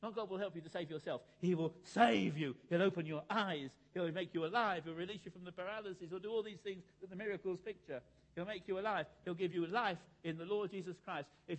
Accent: London, United Kingdom; I grew up in some pub in Soho. I grew up in Chapel Market, where my illustration comes from.

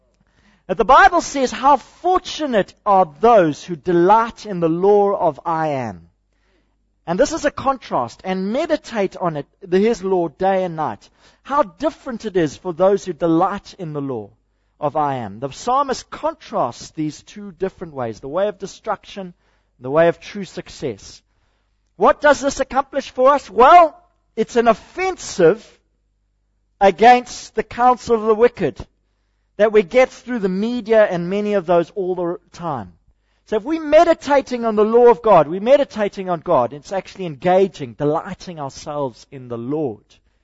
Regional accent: South Africa; And as a South African, I sat there, I'm ashamed.

